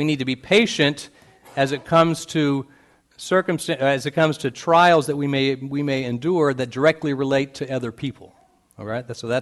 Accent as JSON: {"language": "English", "region": "Indiana", "country": "United States", "said": "But I am from the Midwest. I'm from Indiana originally, and so I've seen a lot of farms."}